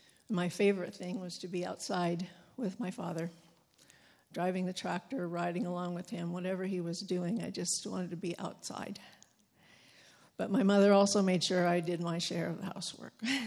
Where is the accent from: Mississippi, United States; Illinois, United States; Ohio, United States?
Ohio, United States; I was born and raised in Ohio in a farming community to a farming family, the first of four children, two girls and two boys. We lived on a dairy farm